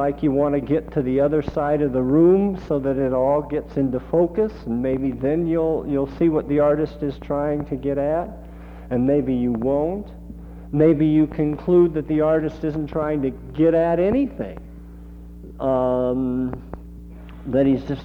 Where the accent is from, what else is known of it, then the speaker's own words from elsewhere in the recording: Indiana, United States; I mean, I'm from Indiana, and we got covered bridges up the kazoo